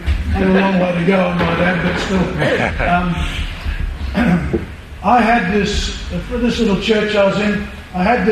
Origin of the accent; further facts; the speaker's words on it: Darwin, Northern Territory, Australia; I went to school in Darwin. I grew up in Darwin straight after the Second World War. Pretty rough place.